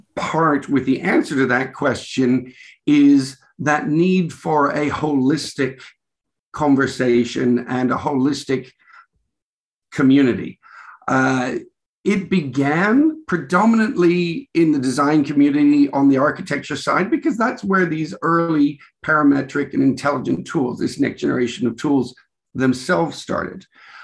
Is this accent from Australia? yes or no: yes; Australia; being very Australian as a group, we should geek out and get shit-faced.